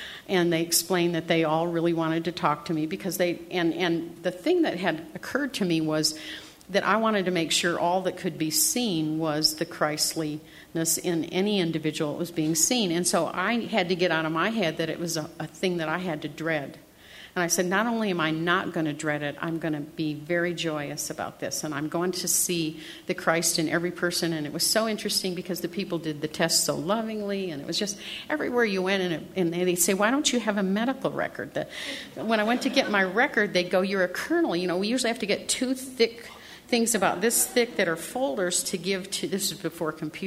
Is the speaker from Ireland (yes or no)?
no; Iowa, United States; I'm from Iowa, and we eat the pigs and the cows and everything that we raise